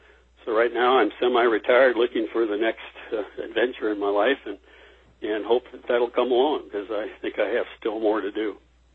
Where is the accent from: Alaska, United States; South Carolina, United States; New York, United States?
Alaska, United States; Fairbanks; I'm from Fairbanks